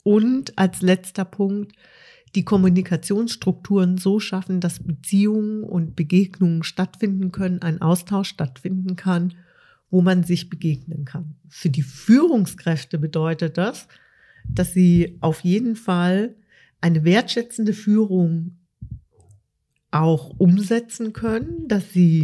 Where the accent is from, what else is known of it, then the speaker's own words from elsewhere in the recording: Baden-Württemberg, Germany; also ich bin noch mit dem Satz als Schwäbin groß geworden, nicht gelobt ist gelobt genug.